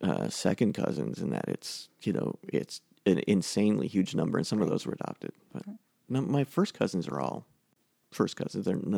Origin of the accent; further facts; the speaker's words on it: Sturgis, Michigan, United States; born there; I was born in Sturgis, Michigan, mm-hmm. in the Sturgis Hospital.